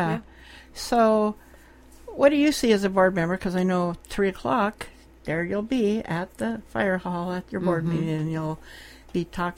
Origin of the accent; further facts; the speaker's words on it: Montana, United States; I grew up in Montana.